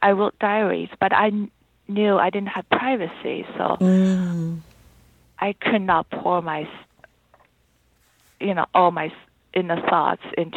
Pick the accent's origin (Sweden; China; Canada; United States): China; first language Chinese dialects; English is a second language; I was born and raised in China. I grew up with my grandparents' household.